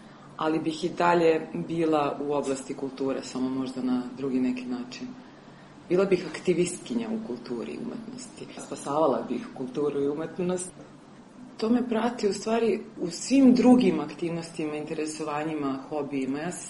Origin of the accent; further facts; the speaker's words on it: Ub, Šumadija and Western Serbia, Serbia; ja nisam iz Beograda, odmah da kažem, ja sam sa Vuba.